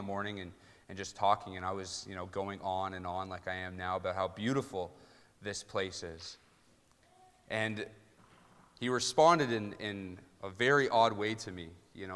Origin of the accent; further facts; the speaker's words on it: Ontario, Canada; and, you know, I'm from Ontario, and I know we like to fight and say that there are mountains in Ontario.